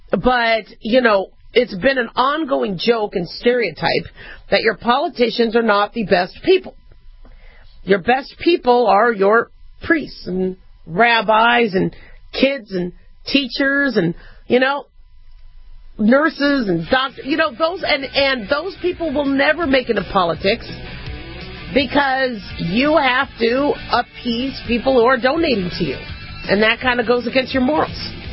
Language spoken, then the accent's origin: English; United States; But, you know, as an American, I do get a little frustrated with these quote-unquote witch hunts.